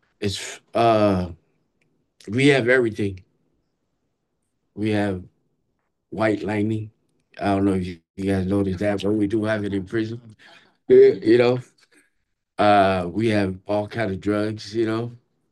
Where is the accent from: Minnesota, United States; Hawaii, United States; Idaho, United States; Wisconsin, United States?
Hawaii, United States; moved away; I grew up, born and raised in Hawaii. Came here for a better education, but I ended up gangbanging.